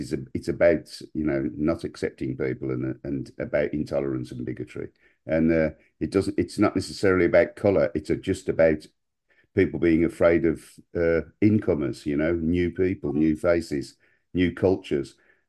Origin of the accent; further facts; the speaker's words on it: Birmingham, West Midlands, United Kingdom; Where we grew up in South Birmingham